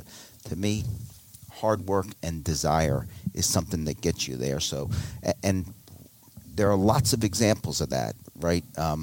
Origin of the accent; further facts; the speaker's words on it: Germantown, Pennsylvania, United States; I grew up on High Street in Germantown, a few blocks from Martin Luther King High School